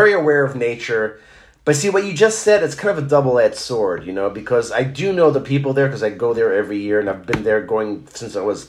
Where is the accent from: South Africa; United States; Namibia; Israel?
Israel; I grew up in Israel, so I know more about, like, Israeli history than...